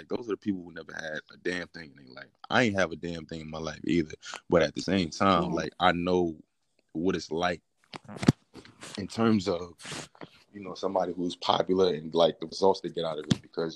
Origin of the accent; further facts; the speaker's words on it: Brooklyn, New York, United States; Like, I was born and raised in Brooklyn overall, but I started out in Bed-Stuy first, and then like when I at 15 I moved to East New York, which was even more dangerous than Bed-Stuy